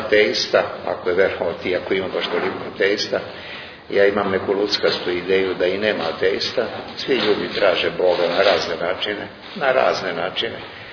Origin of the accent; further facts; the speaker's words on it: Belgrade, Serbia; born there; Mi smo rođeni u Beogradu, i otac i ja